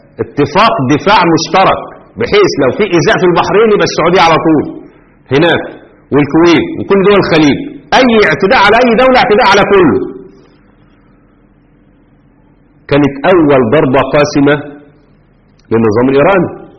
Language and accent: Arabic; Egypt; وعندنا في مصر كانوا واعيين جدا جدا